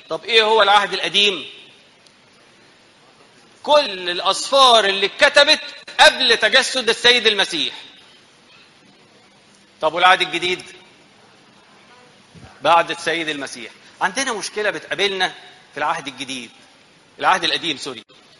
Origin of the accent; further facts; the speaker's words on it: Egypt; احنا مصريين صح؟